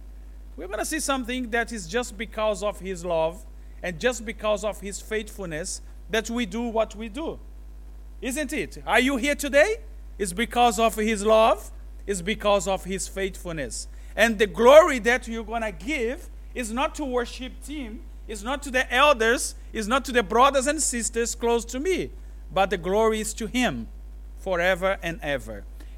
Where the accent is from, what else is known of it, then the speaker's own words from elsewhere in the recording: Brazil; English is a second language; now in Africa; I'm Brazilian. Came from Brazil to Africa in 2004.